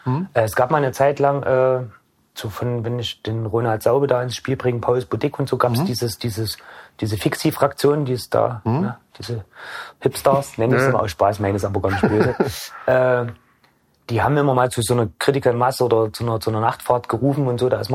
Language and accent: German; Chemnitz, Saxony, Germany; also born or lived in Radebeul; Nein, nicht gebürtiger. Ich bin gebürtiger Radebeuler, bin aber mit 5 Jahren in Chemnitz eingebürgert worden.